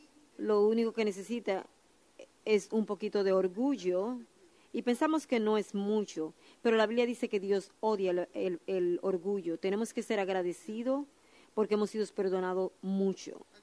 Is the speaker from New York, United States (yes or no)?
yes; New York, United States; born there; now in Georgia, United States; Yo nací en Nueva York y ahora estoy en Georgia, en Gwinnett